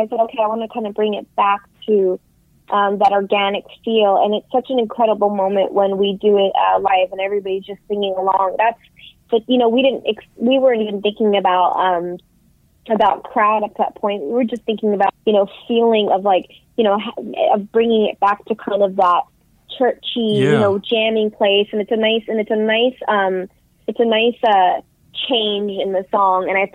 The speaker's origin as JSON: {"language": "English", "town": "New York City", "region": "New York", "country": "United States", "tie": "born or raised there", "said": "Yeah, I grew up in New York City"}